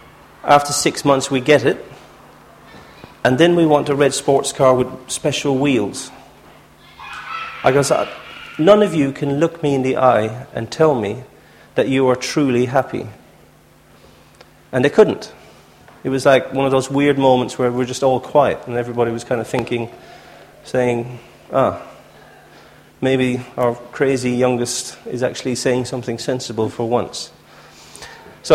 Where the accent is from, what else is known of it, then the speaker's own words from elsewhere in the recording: Ireland; I'm the youngest of 12 kids. I was brought up in Ireland in a Catholic family.